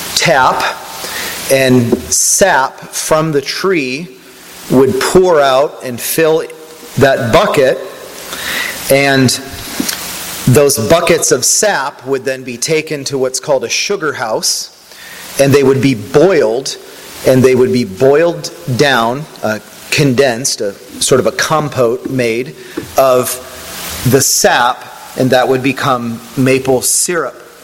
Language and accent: English; Pennsylvania, United States; I grew up in Northwest Pennsylvania. Northwest Pennsylvania gets pretty good winters, a little different than here.